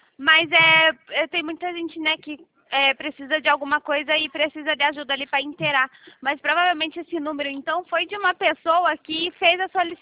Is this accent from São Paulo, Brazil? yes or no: yes; Piracicaba, São Paulo, Brazil; Aqui é Piracicaba.